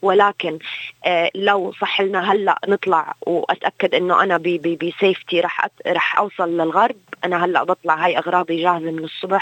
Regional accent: Jordan; أنا مواطنة أردنية برضو،

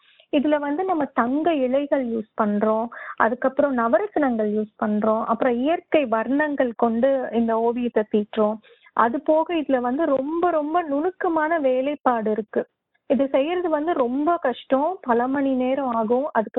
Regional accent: Erode, Tamil Nadu, India; பிறந்து வளர்ந்து படிச்சது எல்லாம் ஈரோட்ல தமிழ்நாடு.

